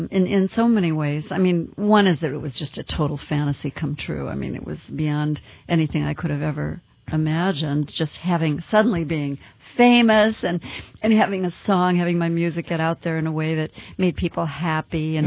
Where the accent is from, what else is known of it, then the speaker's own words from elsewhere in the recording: Cleveland, Ohio, United States; From Cleveland, Ohio.